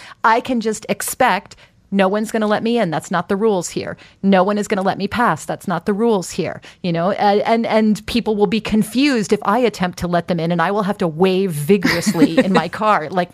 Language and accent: English; United States; My husband is British. I'm American, man.